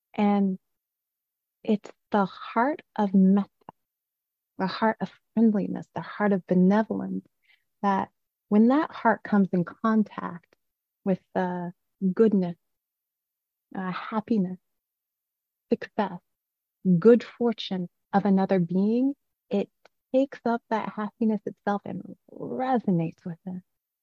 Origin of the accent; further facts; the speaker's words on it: California, United States; I wasn't raised here in New England on the East Coast. I'm used to, I was raised on the West Coast in California.